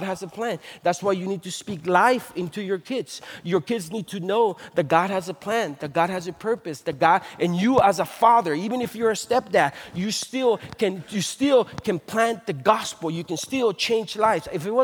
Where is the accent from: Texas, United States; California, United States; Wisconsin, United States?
California, United States; Growing up in the Bay Area, I decided that I wanted to be a police officer.